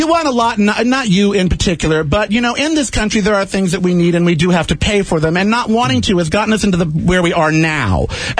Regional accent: United States; I'm an American.

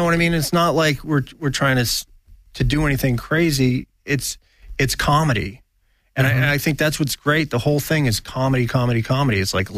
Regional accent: New England, United States; Well, look, I grew up in New England, so Bobby Orr was a legend.

